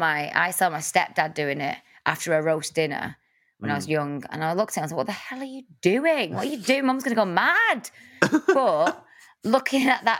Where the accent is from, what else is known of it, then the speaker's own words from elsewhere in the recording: Salford, North West England, United Kingdom; I'm from Salford.